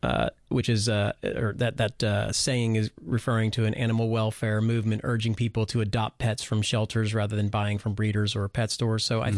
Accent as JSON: {"language": "English", "region": "Texas", "country": "United States", "tie": "born or raised there", "said": "I mean, I grew up in Texas, and I remember back in the 80s being in that very same area where I used to go every summer"}